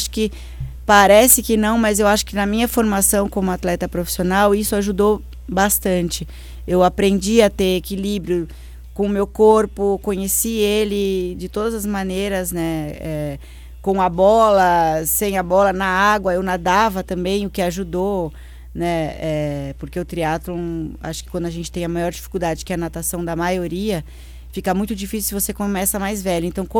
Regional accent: Santos, São Paulo, Brazil; born there; porque eu nasci em Santos, né?

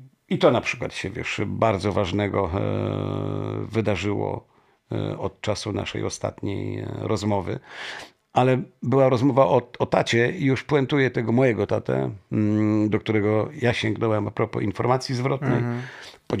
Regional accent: Strzelce Opolskie, Opole Voivodeship, Poland; w Strzelcach Opolskich, które jest moim rodzinnym miastem

